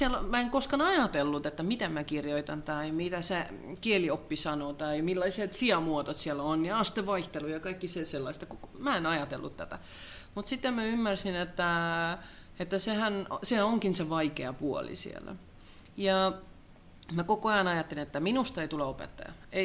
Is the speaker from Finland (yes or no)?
no; Tallinn, Harju County, Estonia; Finnish is a second language; Olen Tallinnasta, joo.